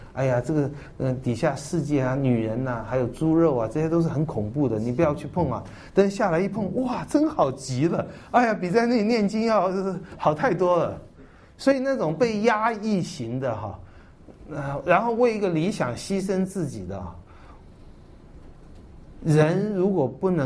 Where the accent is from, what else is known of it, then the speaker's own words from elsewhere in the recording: Taiwan; 台湾我是在这里长大